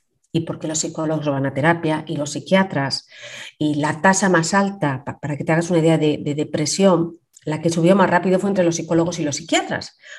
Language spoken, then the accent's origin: Spanish; Spain; accent: Spanish; tengo un acento jamón, jamón en inglés que te mueres de la risa.